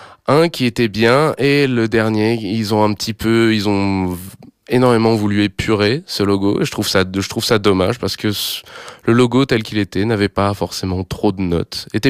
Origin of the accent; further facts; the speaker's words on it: France; Alors, moi, je suis français